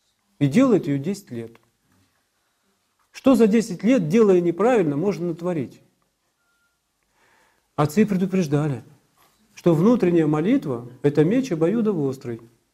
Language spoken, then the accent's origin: Russian; Russia; Даже мы из России, побывав здесь, попытались постоять на этом мосту.